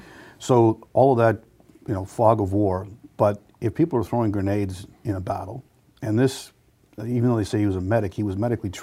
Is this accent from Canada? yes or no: yes; Canada; obviously I'm a Canadian